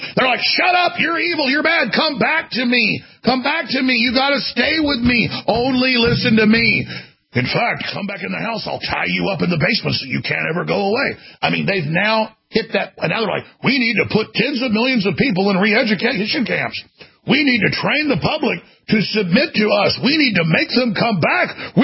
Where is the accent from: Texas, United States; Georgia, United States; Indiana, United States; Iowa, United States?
Texas, United States; Dallas; I was growing up in Dallas, and the only place you could get beer was a black neighborhood.